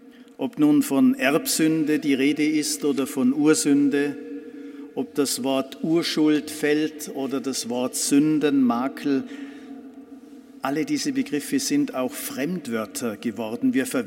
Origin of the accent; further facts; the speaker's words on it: Austria; Ich bin Österreicher.